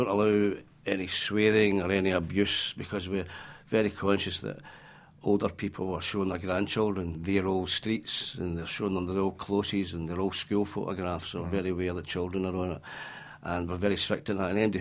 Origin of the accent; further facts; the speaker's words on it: Bristol, South West England, United Kingdom; I was, say, born and brought up in Bristol